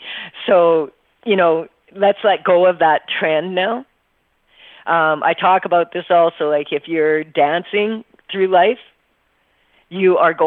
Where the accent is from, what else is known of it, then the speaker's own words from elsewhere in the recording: Saskatchewan, Canada; I'm used to this because I'm from Saskatchewan, but when the snow starts piling up, those are the snowflakes.